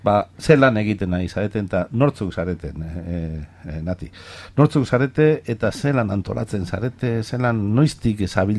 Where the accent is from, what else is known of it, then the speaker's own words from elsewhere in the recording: Bilbao, Basque Country, Spain; ni bilbotarra naiz